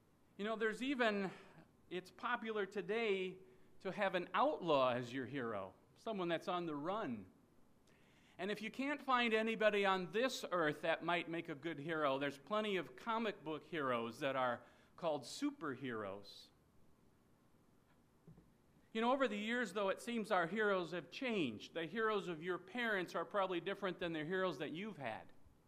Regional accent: Minnesota, United States; I come from Minnesota, so you'll recognize my accent. When we say Minnesota, that's how you'll know where we come from.

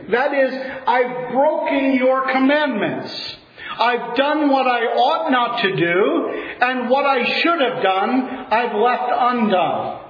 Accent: Reading, Pennsylvania, United States; I come from Reading, Pennsylvania, that's west of New Jersey

